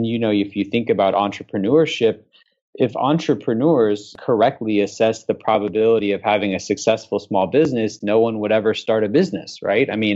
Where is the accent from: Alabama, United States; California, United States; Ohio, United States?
Alabama, United States; And then, you know, I'm from Alabama, so we'll use an Alabama football one.